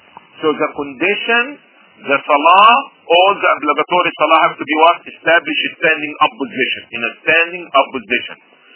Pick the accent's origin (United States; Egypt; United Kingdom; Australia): Egypt; I'm from Egypt.